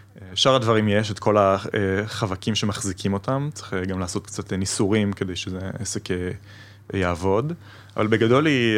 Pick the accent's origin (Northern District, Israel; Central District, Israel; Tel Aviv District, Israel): Tel Aviv District, Israel; Tel Aviv; באוטובוס, אין לי הרכב, אני תל אביבי.